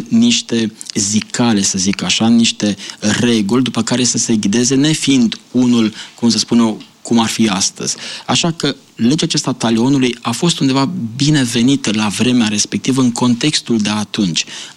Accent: Romania; eu ca adventist, ca român.

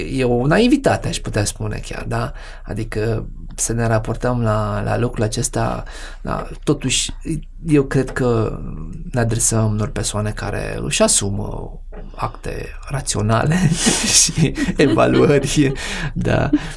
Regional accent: Alba Iulia, Alba County, Romania; Alba Iulia, orașul meu natal, da? Capitala istorică a țării

